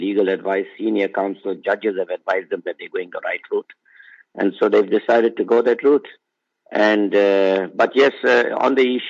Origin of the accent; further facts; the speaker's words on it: South Africa; born there; I'm a Indian born in South Africa.